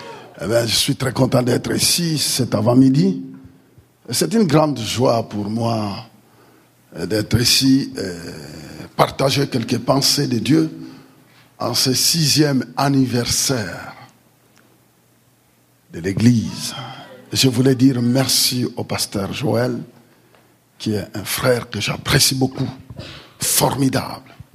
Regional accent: Quebec, Canada; parce que tu sauras que je viens du Québec, lolo.

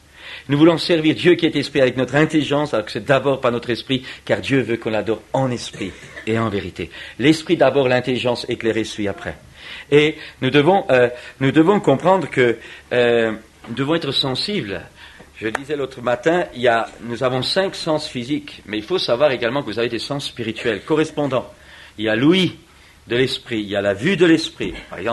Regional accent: France; Chez nous, en France

